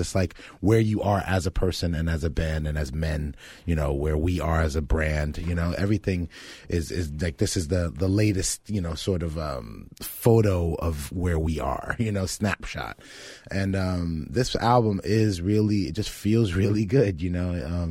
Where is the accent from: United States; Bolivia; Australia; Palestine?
United States; Florida; we grew up near Stoneman Douglas